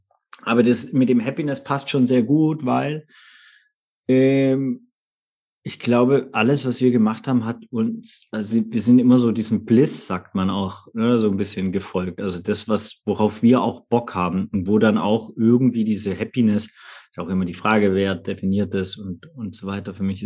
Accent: Baden-Württemberg, Germany; Wir sind alle zusammen im Schwabenländle aufgewachsen, sind dort zusammen zur Schule gegangen

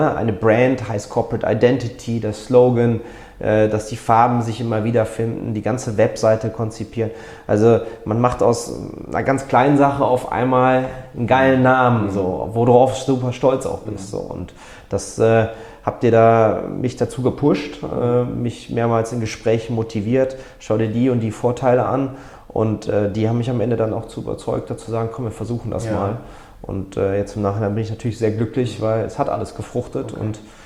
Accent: Cologne, North Rhine-Westphalia, Germany; Ich bin auch eine Kölsche Jung

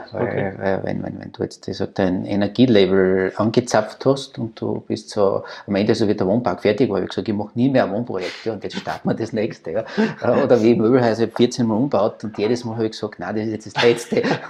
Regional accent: Austria

